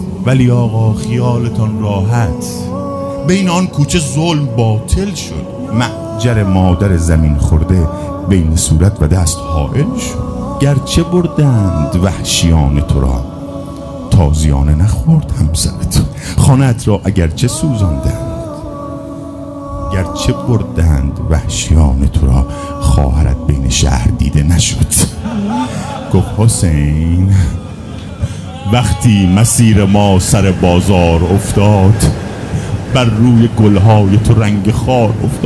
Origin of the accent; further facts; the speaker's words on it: Mashhad, Razavi Khorasan, Iran; گفتم من از مشهد اومدم مدینه، تو رو خدا از مشهد خودم دلش میترک.